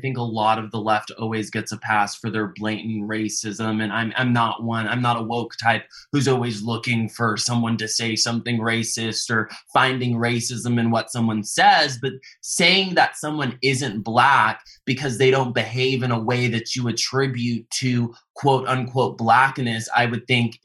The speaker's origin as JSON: {"language": "English", "region": "the South", "country": "United States", "tie": "born or raised there", "said": "I grew up in the South, and I was judged based on my character."}